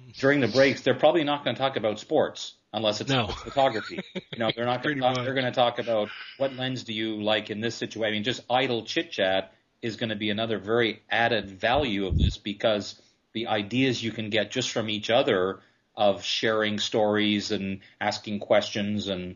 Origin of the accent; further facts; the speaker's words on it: Ottawa, Ontario, Canada; I was from Ottawa, actually.